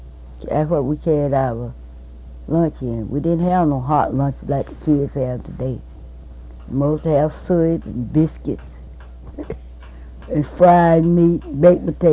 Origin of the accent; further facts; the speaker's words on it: United States; born there; I was born in Sumter County.